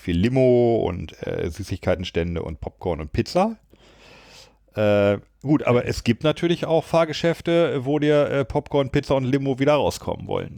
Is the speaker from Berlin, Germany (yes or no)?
no; Lower Saxony, Germany; ich komme ja aus der Nähe von Hannover.